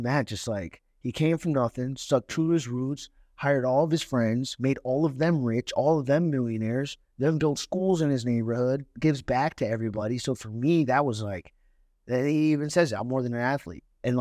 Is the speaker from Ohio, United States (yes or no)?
yes; Cleveland, Ohio, United States; where are you from again? Because I'm always like, I'm from Cleveland. I let everybody know.